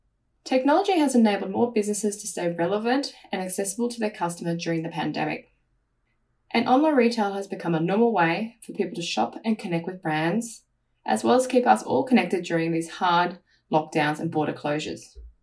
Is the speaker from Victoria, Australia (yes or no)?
no; New South Wales, Australia; now in Sydney, Australia; I grew up in the Blue Mountains, surrounded by a beautiful bush, lots of wildlife, and now I live in southern Sydney, very close to the ocean.